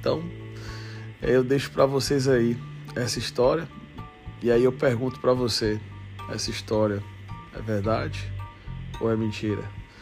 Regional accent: Currais Novos, Rio Grande do Norte, Brazil; E estava na cidade onde eu nasci, lá em Currais Novos.

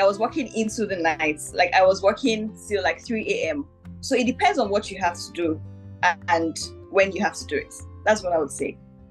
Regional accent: Jos, Plateau, Nigeria; I am 27. I'm about to turn 28. I grew up in Jos, Plateau State

